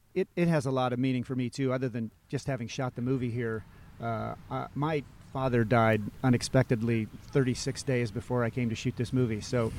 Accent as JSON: {"language": "English", "town": "Sharon Center", "region": "Ohio", "country": "United States", "tie": "born or raised there", "said": "I grew up in Sharon Center, Ohio, population 300, Northeast Ohio near Akron."}